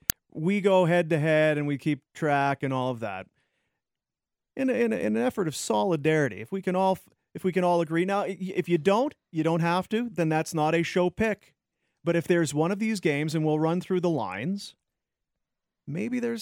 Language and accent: English; Manitoba, Canada; now in Alberta, Canada; But I'm from Manitoba, but I haven't lived there. I've lived in Alberta longer than I lived there.